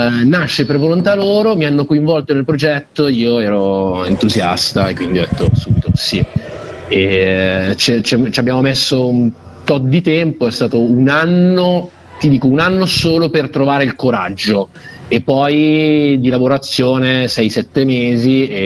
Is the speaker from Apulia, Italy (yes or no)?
no; Cantù, Lombardy, Italy; io sono Brianzolo, Cantù, vicino Como